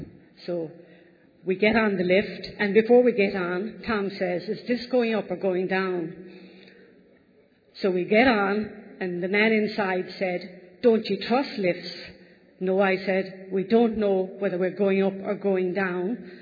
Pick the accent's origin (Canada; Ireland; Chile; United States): Ireland; I'm Irish, as you can imagine or can figure out. I've been told to speak very slowly. That's by my American friends who said they won't understand you.